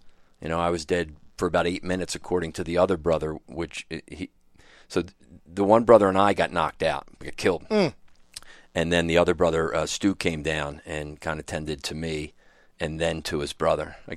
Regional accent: Norristown, Pennsylvania, United States; So I grew up outside of Norristown, Pennsylvania, right in West Norton, with my sister Trish. She's the oldest, and then seven boys. So yeah, certainly Irish Catholic.

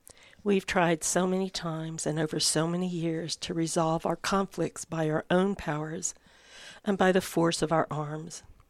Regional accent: Florida, United States; also born or lived in Southern California; I grew up in Florida and in Southern California, and I moved here many years ago because I wanted the four seasons, and I really wanted snow.

